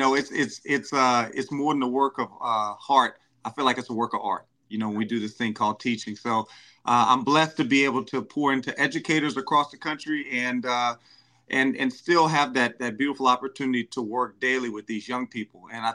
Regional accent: Louisiana, United States; And for anybody that knows me knows I'm from Louisiana, from the Bayou State, and I'm a band director by trade

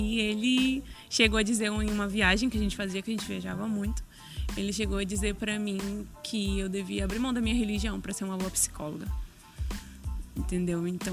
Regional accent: Paragominas, Pará, Brazil; Cheguei pra ir pra um retiro lá em Paragominas, que é de onde eu sou.

